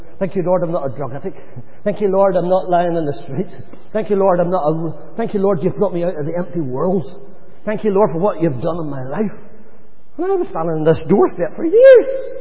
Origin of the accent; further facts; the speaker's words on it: Ballymena, Northern Ireland, United Kingdom; As a kid growing up in Northern Ireland